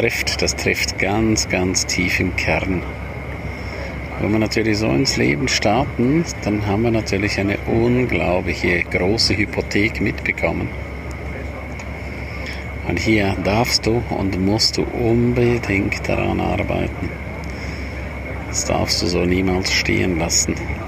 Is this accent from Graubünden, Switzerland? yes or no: yes; St. Moritz, Graubünden, Switzerland; wie der Bianco-Grat in meiner Heimat St. Moritz